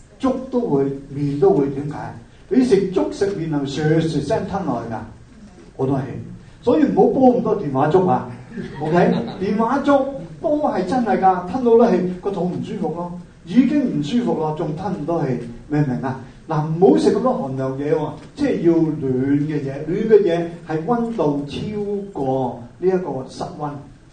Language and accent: Cantonese; China; 咁仲有一啲咧，我哋中國人認為嘅咧，唔應該食嘅嘢係真係唔好食。